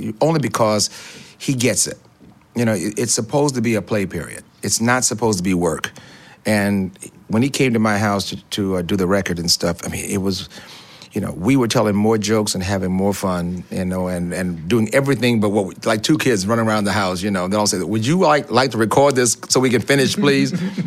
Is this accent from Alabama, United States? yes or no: yes; Tuskegee, Alabama, United States; Southern roots are Tuskegee, where I was born and raised. I met … on Tuskegee's campus. I grew up in Tuskegee, this wonderful place.